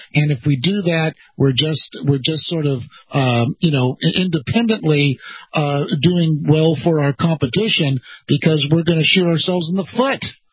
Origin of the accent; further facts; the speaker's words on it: California, United States; I mean, I grew up around Disneyland. I'm about 15 minutes away from Disneyland here in Orange County, California.